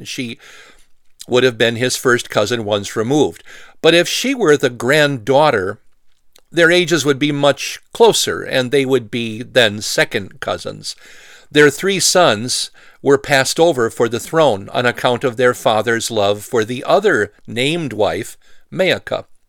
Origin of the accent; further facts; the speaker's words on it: Poinette, United States; And there's a man back in my hometown of Poinette who I knew as a boy.